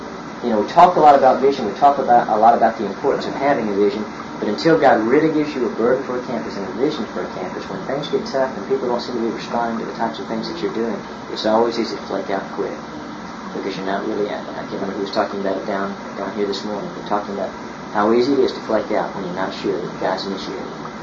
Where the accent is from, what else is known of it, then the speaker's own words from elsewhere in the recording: Florida, United States; I'm from Florida, and I've never seen an orange tree produce an apple.